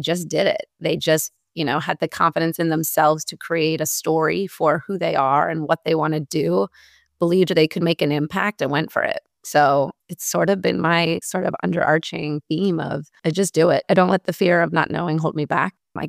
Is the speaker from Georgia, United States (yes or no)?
no; Villanova, Pennsylvania, United States; So I grew up outside Philadelphia in a town called Villanova.